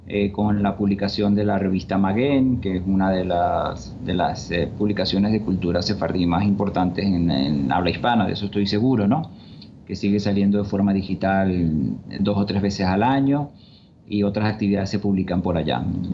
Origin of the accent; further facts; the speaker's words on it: Venezuela; como venezolanos que somos